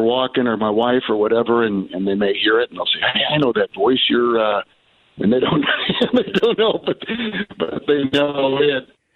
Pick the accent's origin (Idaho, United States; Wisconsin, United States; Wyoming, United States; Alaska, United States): Wisconsin, United States; Green Bay; I grew up in Green Bay, My dad was with the Packers for almost four decades, and so living there, football was intense.